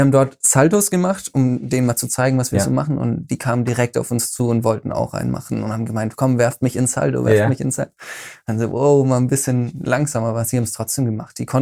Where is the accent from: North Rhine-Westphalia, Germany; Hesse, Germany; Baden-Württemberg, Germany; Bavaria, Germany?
Bavaria, Germany; Komm, wir machen eine Show, wir kommen aus Bayern, komm, wir machen eine Show in Lederhosen.